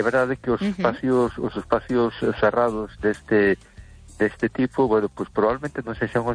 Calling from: A Coruña, Galicia, Spain; de Coruña.

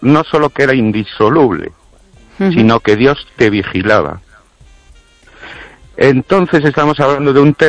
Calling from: Ourense, Galicia, Spain; de Orense.

